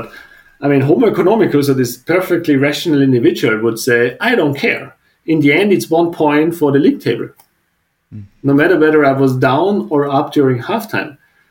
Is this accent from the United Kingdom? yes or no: no; Austria; English is a second language; I grew up in Austria, studied also in Austria